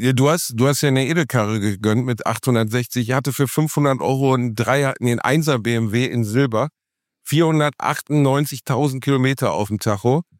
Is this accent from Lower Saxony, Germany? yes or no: no; Gelsenkirchen, North Rhine-Westphalia, Germany; in Gelsenkirchen unter anderem in meinem Heimatdorf Rotthausen